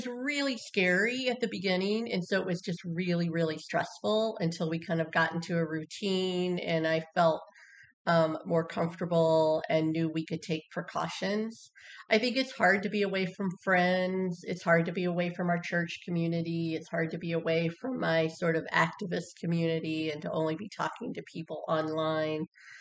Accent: Indiana, United States; I'm actually from Indiana, where we are right now. I grew up in the house that we are staying in at the moment.

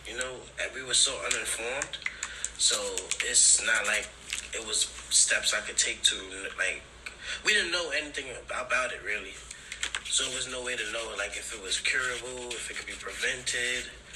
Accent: New York, United States; New York. America.

